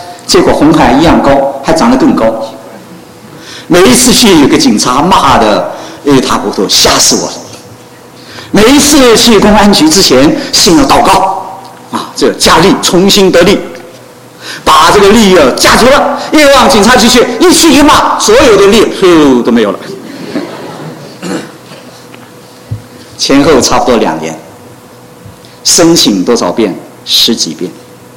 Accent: Guangdong, China; also born or lived in Hong Kong; 我是广东人，我学经济，我没有信主以前很想做生意，

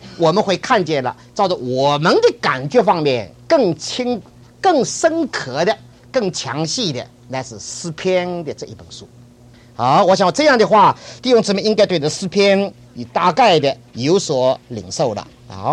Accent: China; 我们中国人特别上一点年龄的人很爱读真言

